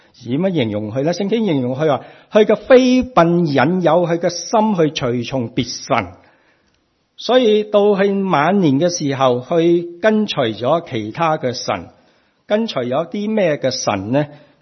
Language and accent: Chinese; Hong Kong; 我们香港人，我不知道是广州人都是不是这么说，即是广东人